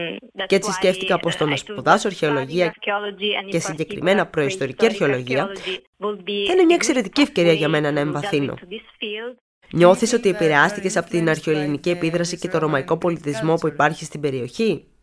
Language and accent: Greek; Caserta, Campania, Italy; Greek is a second language; Ναι, είμαι, αλλά δεν είμαι ακριβώς από την Πούλια, την περιοχή όπου βρίσκονται αυτά τα χωριουδάκια των Greco Speakers.